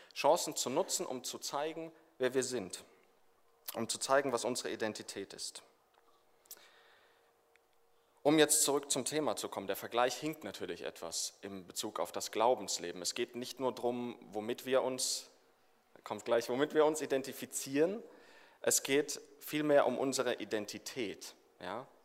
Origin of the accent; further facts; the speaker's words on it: Mannheim, Baden-Württemberg, Germany; Für alle, die es nicht wissen, ich komme aus Mannheim, aus dem Süden.